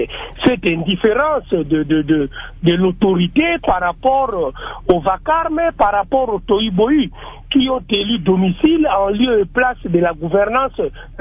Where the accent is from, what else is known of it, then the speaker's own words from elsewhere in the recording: Kibunzi, Kongo Central, DR Congo; Je suis Manianga de Luozi, je suis de la lignée de Mfumwa Sundi. Mon village, c'est Kibunzi.